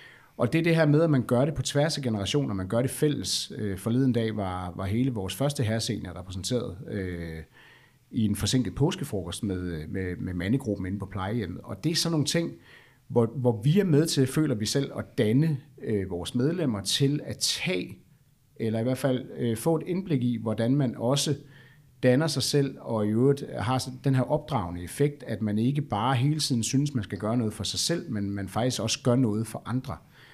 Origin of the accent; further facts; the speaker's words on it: Jutland, Denmark; nu er jeg jo også fra Jylland